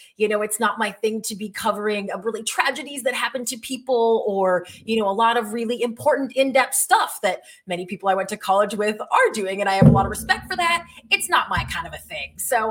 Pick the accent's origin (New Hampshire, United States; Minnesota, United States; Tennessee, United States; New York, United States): Minnesota, United States; Growing up in Minnesota, that was just sort of my vibe